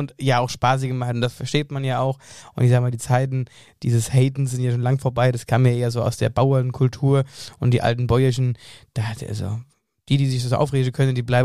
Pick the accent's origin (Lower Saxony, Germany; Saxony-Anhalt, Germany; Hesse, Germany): Hesse, Germany; Niederwöllstadt; Also in Niederwöllstadt, in Wöllstadt, in meiner Heimatgemeinde